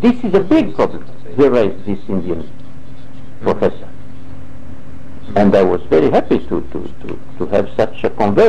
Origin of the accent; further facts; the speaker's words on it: Algeria; English is a second language; Like me, I come from Algeria, jumping like this one did.